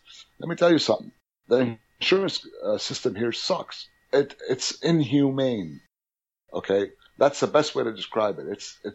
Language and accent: English; United States; Because you know what? That's what I am. I'm an American.